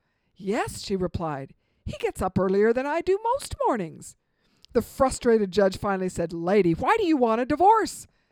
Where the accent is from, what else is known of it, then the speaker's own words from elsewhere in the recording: Glendale, California, United States; also born or lived in Washington; I was raised in Los Angeles, just outside of Los Angeles, in Glendale, California. And then we lived in Washington.